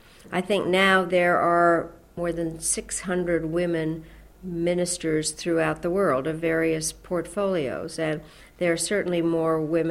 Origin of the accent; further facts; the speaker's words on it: United States; So being an American, I decided we had to form a caucus.